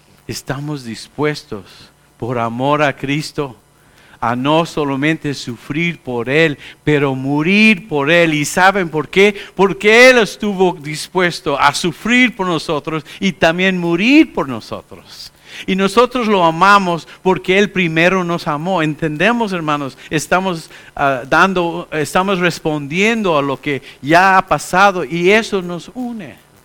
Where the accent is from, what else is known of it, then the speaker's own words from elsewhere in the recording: Mexico; moreno. Yo mexicano. Mi hermano ahí estaba también. Y le dicen que es un mexicano blanco porque se ve como español.